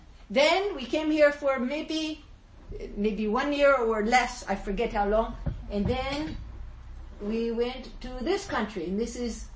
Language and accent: English; United States